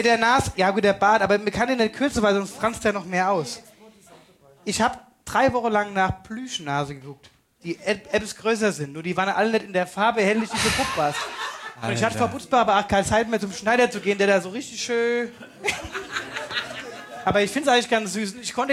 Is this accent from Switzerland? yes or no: no; Steinfurt, North Rhine-Westphalia, Germany; Steinfurt. Nachbargemeinde.